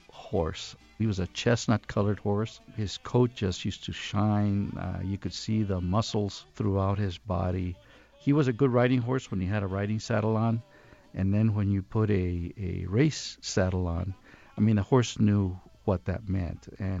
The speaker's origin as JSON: {"language": "English", "town": "Douglas", "region": "Arizona", "country": "United States", "tie": "born or raised there", "also_born_or_lived": "Agua Prieta, Mexico", "said": "I grew up, I was born in Douglas. I was raised in Douglas during the school year. I was raised in Agua Prieta during the summer. When people ask me, where are you from? And I say, I am from Douglas, Agua Prieta."}